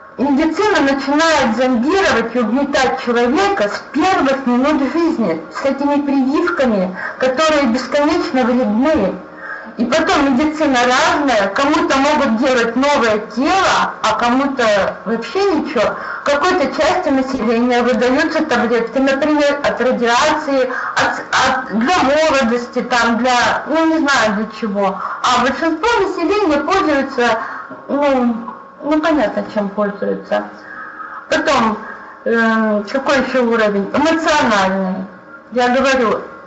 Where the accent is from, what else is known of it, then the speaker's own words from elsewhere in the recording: Chelyabinsk, Chelyabinsk Oblast, Russia; я из Челябинска.